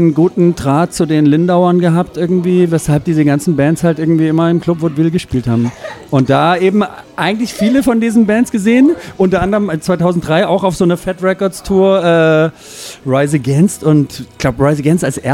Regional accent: Konstanz, Baden-Württemberg, Germany; Ich bin in Konstanz aufgewachsen eben und damals gab es halt irgendwie, in Konstanz gab es relativ wenig live

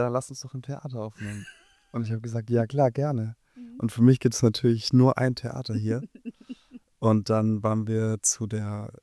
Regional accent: Schweinfurt, Bavaria, Germany; Ich komme aus Schweinfurt. Das ist eine kleine Stadt in Bayern, die aber ganz viel Bedeutung hat.

